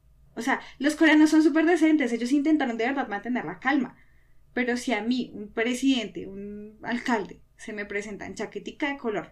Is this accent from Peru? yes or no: no; Colombia; claro, nosotros como sociedad colombiana nos sacrificamos por nosotros y por nuestra familia